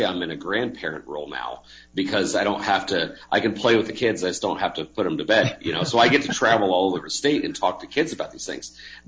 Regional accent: Indiana, United States; I love my home state. Lived here since 1972.

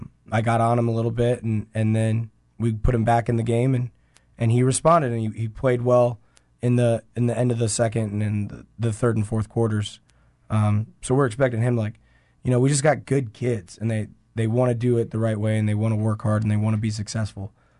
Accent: Elkhart, Indiana, United States; also born or lived in Lafayette; now in Frankfort, United States; I've lived all over the state. I've lived in Indy. I grew up in Elkhart. I've lived in Lafayette.

